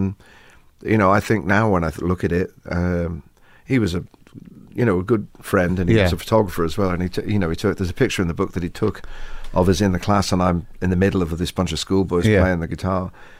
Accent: England, United Kingdom; Maybe we're English, you know, we don't really do that sort of thing.

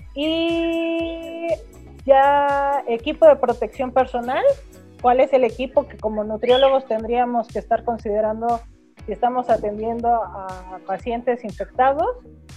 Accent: Mexico; Como mexicanos decíamos, eso pues no nos va a afectar como les afectó en Europa

